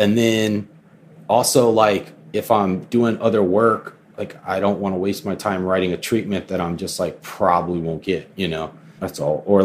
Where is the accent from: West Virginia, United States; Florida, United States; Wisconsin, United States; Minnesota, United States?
Florida, United States; me growing up in Florida, I just always hated like the trucks going by with like the rebel flags and mudding and all that.